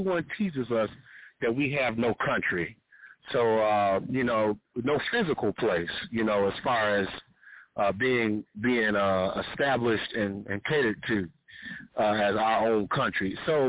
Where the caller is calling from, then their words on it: Chicago, Illinois, United States; I'm calling from Chicago, Illinois.